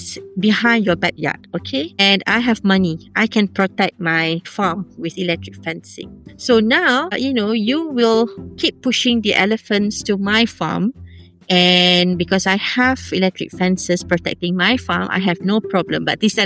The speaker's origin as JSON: {"language": "English", "region": "Peninsular Malaysia", "country": "Malaysia", "moved": "as an adult", "lives_now": "Borneo, Malaysia", "said": "because I'm not originally from Borneo. I'm from Peninsula Malaysia. Basically, okay. I have to cross the South China Sea to live here."}